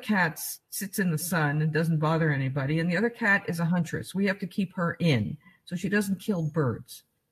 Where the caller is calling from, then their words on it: Portland, Oregon, United States; Portland, Oregon.